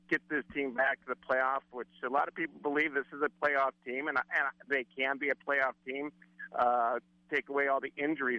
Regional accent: San Diego, California, United States; not only growing up in San Diego and then covering this team for as long as I have, to walk through that the facilities there, it brings back a lot of memories covering this team.

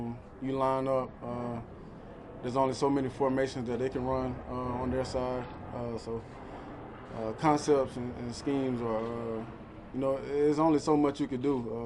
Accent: South Carolina, United States; I'm from South Carolina, so we share a lot in common. I'm in Georgia a lot, so.

